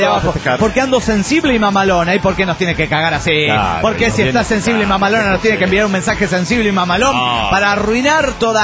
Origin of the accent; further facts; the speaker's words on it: Oaxaca, Mexico; de Oaxaca.